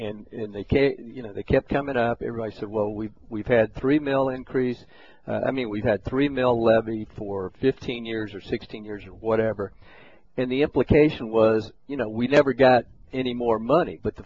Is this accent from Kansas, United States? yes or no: yes; Topeka, Kansas, United States; I'm from Southwest Topeka and it's an affluent area.